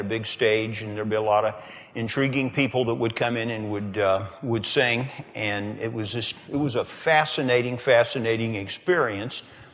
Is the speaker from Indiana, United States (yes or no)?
yes; Indianapolis, Indiana, United States; And I can remember when I was growing up in Indianapolis, there was a place where you could go and you could hear a lot of gospel music